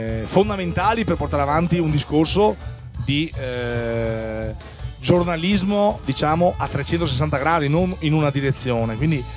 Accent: Veneto, Italy; in una spiaggia dalle mie parti, appunto zona veneziana

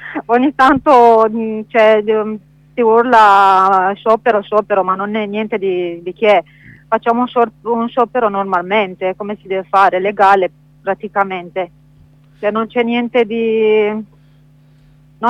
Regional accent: Romania; Italian is a second language; ma mi scusate, anche che sono anche rumena.

